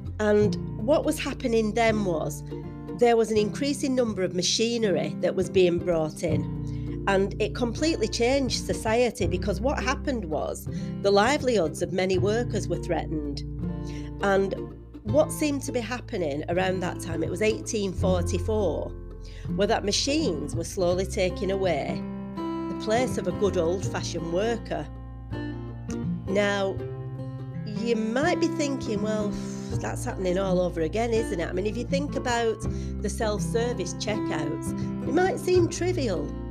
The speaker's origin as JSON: {"language": "English", "town": "Rochdale", "region": "North West England", "country": "United Kingdom", "tie": "born or raised there", "said": "Now, the Rochdale Pioneers are known worldwide, and I feel quite privileged because this is my hometown."}